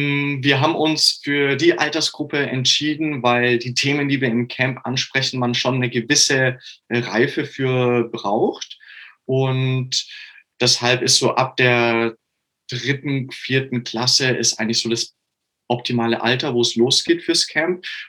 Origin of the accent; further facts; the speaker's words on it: Augsburg, Bavaria, Germany; ich komme aus Augsburg.